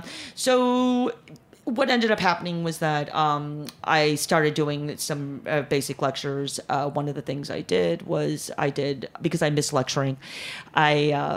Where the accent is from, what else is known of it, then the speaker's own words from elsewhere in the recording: Chicago, Illinois, United States; also born or lived in Korea; I grew up in Chicago most of my years. I was born in Korea. But I've spent a significant amount of time in New York.